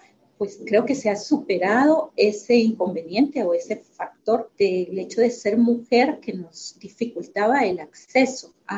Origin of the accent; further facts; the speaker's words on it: Guatemala; Lo recibo también como una esperanza de cambio en mi país y como una motivación para seguir adelante, como una visibilización de que en Guatemala hay personas que quieren fortalecer el Estado de Derecho